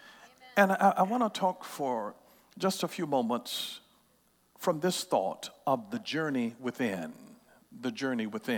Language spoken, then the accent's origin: English; Atlanta, Georgia, United States; You know he's from Atlanta, too. I'm from Atlanta.